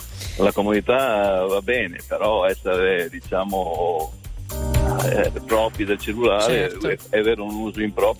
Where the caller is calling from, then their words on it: Pordenone, Friuli-Venezia Giulia, Italy; Sono qua, sono di Pordenone, sono qua sulla 28.